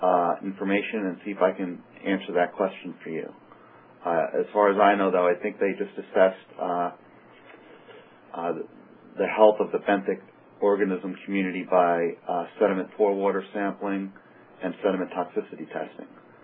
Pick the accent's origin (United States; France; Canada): United States; New Jersey; Again, I'm from New Jersey, so I wasn't actively involved with this case.